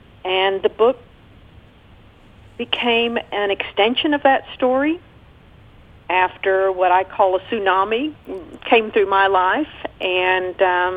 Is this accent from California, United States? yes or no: no; Kingsport, Tennessee, United States; also born or lived in Costa Rica; Well, I am originally from Kingsport, but I spent many years living in Costa Rica, which is where my mother was from.